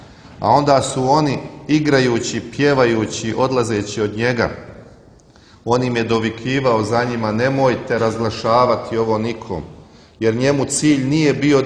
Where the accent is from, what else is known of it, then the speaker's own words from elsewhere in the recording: Žabljak, Žabljak Municipality, Montenegro; Pošto Žabljak, moj rodni kraj, slavi preobraženje